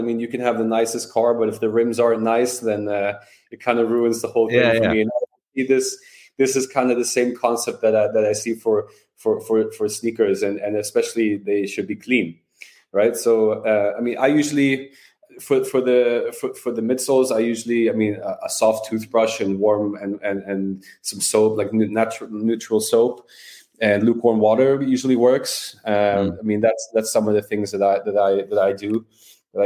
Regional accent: Sweden; English is a second language

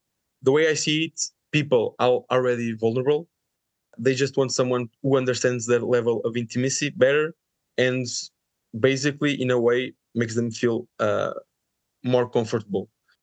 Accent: Coimbra, Centro, Portugal; English is a second language; I got in the nursing school of Coimbra, which is my city, my hometown as well.

